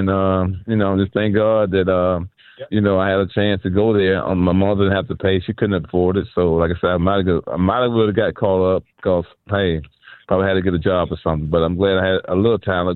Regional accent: Cleveland, Ohio, United States; So I went to, so when I was growing up in Cleveland, you know, inner city of Cleveland, it wasn't the greatest time growing up. That's when it was really rough back in the 70s and 80s.

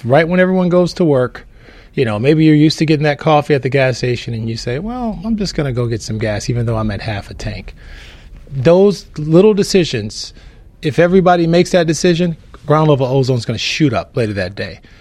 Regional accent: Ohio, United States; You know, I'm from Ohio. So, we just kind of scoot over to Lake Erie

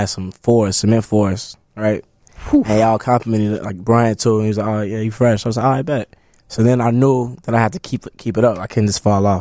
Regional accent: Chicago, Illinois, United States; I grew up in Hyde Park on 51st. Hyde Park is super important to me in my work.

